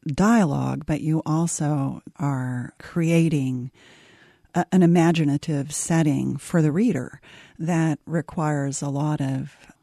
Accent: Cleveland, Ohio, United States; And I grew up in Cleveland, and so Detroit has always okay. been kind of a counter city in a way to us

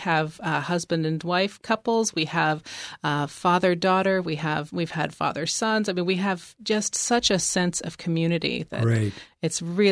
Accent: Palo Alto, California, United States; also born or lived in North Carolina; I grew up in the South Bay. I grew up on the peninsula in Palo Alto.

